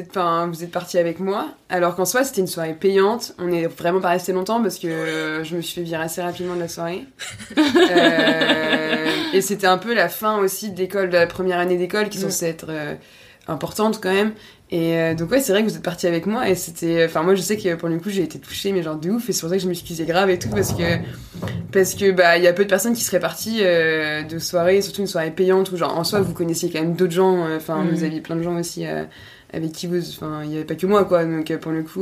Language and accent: French; Nantes, Pays de la Loire, France; nous on connaissait pas Paris, on vient de Nantes du coup à la base.